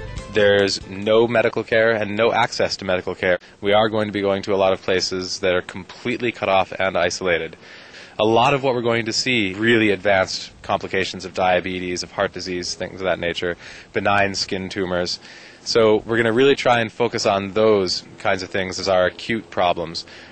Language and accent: English; United States; born there; I'm an American-born physician who trained at the Royal College of Surgeons in Ireland. I practiced as a hospitalist in Dublin for 2 years